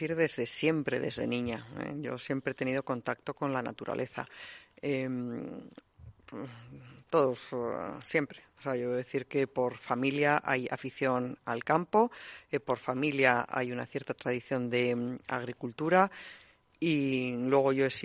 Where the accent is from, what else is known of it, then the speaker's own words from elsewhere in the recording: Valladolid, Castile and León, Spain; yo que soy vallisoletana, que soy de Castilla y León.